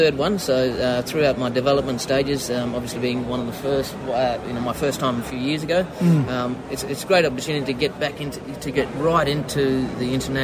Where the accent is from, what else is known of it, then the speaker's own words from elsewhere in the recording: Broome, Western Australia, Australia; I'm from Broome, WA, Northwest there. Our people there, Yarra Yugan people. We got links right back to, through around that area in the Dampier Peninsula.